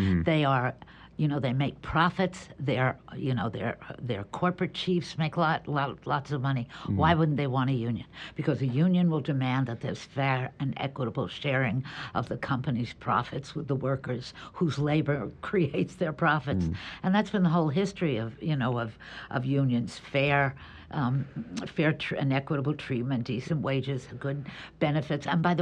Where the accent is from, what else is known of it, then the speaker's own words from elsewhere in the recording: New York, United States; I come from New York.